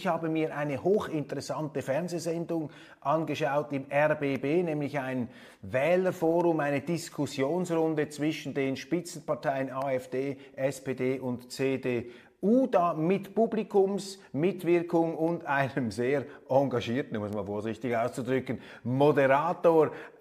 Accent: Switzerland; Da wurde eingeprügelt auf mein Heimatland und auch stellvertretend auf mich

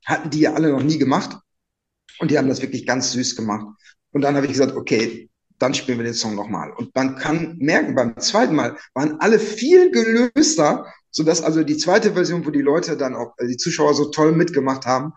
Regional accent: Münster, North Rhine-Westphalia, Germany; Detlef und ich, wir kommen ja beide aus Münster

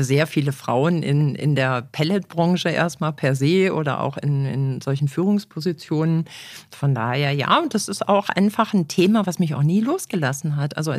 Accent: North Rhine-Westphalia, Germany; Ich komme aus dem Sauerland, genau. Gebürtige Sauerländerin.

